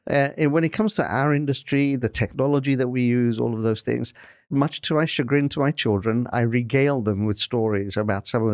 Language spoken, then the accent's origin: English; England, United Kingdom; now in United States; When we moved here from England, we moved to Vienna, Virginia first